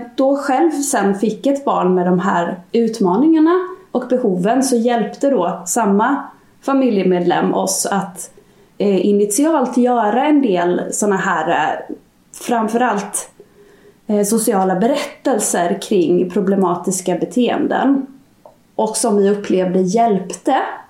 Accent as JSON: {"language": "Swedish", "region": "Småland", "country": "Sweden", "lives_now": "Stockholm, Sweden", "said": "Jag är en smålänning, boende i Stockholm"}